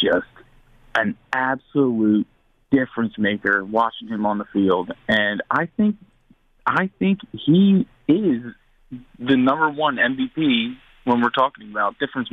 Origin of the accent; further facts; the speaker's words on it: New Jersey, United States; I had to talk about Saquon because I'm from South Jersey, so huge Eagles fan, but I'm also a huge Penn State fan.